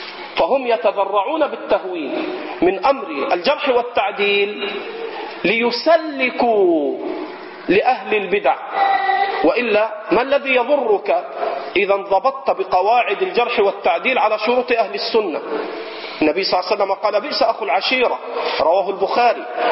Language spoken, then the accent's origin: Arabic; Egypt; على لهجتنا في مصر